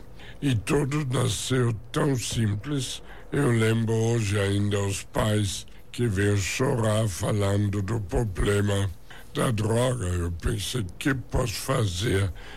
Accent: Germany; Portuguese is a second language; now in Brazil; Eu realmente nasci na Alemanha no fim da Segunda Guerra Mundial, 45. Cresci numa família pobre.

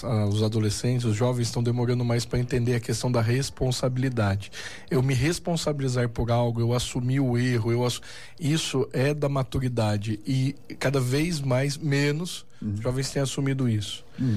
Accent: Guaratinguetá, São Paulo, Brazil; Eu sou de Guaratinguetá.

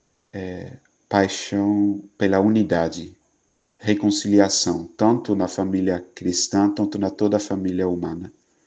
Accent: Netherlands; Portuguese is a second language; also born or lived in France; now in Brazil; depois de ter vivido 8 anos na comunidade TZ na França. Eu sou natural da Holanda, então desde já peço perdão para a minha fala. Às vezes eu falo palavras um pouco errado

